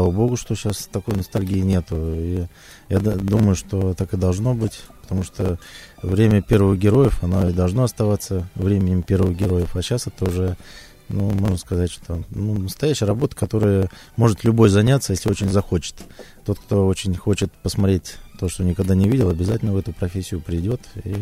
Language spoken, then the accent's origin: Russian; Leninsk, Kyzylorda Region, Kazakhstan; also born or lived in Riga; вырос я, несмотря на то, что родился в Риге, я вырос на Байконуре, в городе Ленинске, в Казахстане